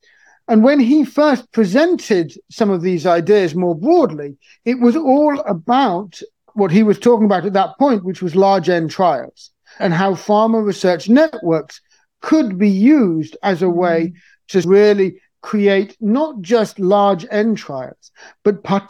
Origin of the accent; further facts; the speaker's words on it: Niger; I'll start in Niger, because I love Niger. I grew up in Niger.